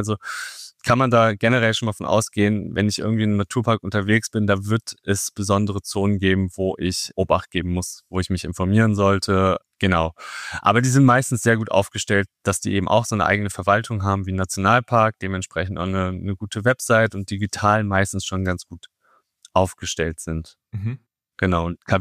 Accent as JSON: {"language": "German", "region": "North Rhine-Westphalia", "country": "Germany", "said": "aus meinem Heimatbundesland NRW."}